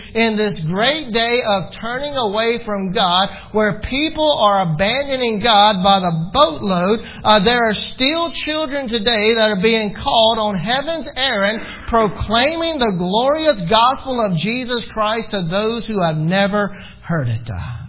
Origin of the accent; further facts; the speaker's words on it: Greenville, Mississippi, United States; about 40 miles from where we grew up there in Greenville, Mississippi. But it wasn't like we really left home.